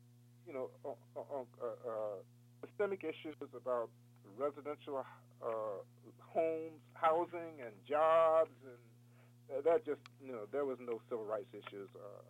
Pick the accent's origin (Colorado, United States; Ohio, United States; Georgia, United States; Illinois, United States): Georgia, United States; Savannah; when I was a kid growing up in Savannah, we couldn't swim in Savannah Beach.